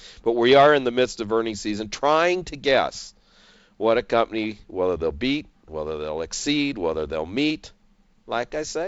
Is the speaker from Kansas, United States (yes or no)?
no; San Diego, California, United States; Here we're from San Diego, and the best seafood dinner I ever had was in Tulsa, Oklahoma.